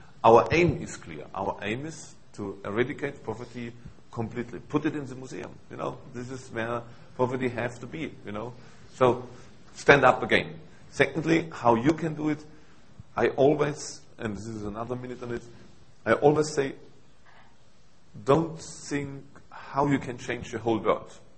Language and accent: English; Germany; English is a second language; You know, I'm coming from Germany